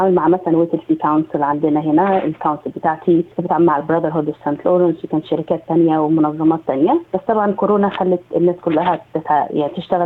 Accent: Egypt; أنا من مصر

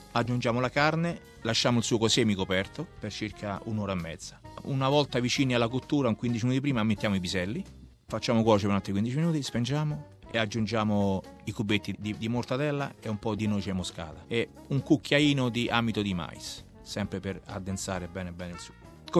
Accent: Rome, Lazio, Italy; io sono romano ma di origine messinese, mio padre e mia madre sono siciliani.

